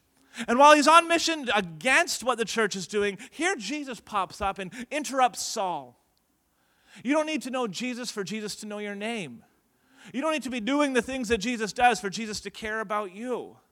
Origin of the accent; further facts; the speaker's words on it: Nanaimo, British Columbia, Canada; also born or lived in Edmonton; now in Victoria, Canada; I grew up in Nanaimo, went to school in Edmonton, came back and pastored in Nanaimo, then went back and pastored in Edmonton. Now I'm back pastoring in Victoria.